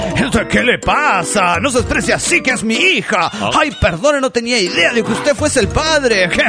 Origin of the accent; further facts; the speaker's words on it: Aguascalientes, Mexico; de Aguascalientes, México.